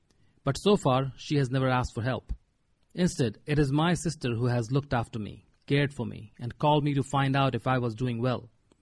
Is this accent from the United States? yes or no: no; India; Growing up in India, my parents always reminded me that it was my duty to take care of my sister.